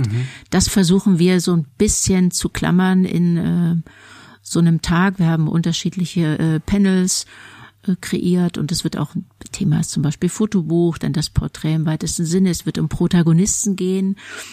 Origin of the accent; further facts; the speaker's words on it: East Germany, Germany; Ich bin im Osten der Republik aufgewachsen. Und bin da eben auch sozialisiert